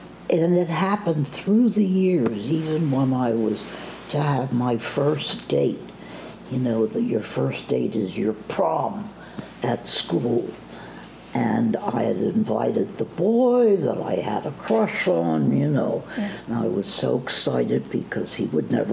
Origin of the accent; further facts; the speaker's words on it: Philadelphia, Pennsylvania, United States; born there; I was born in Philadelphia.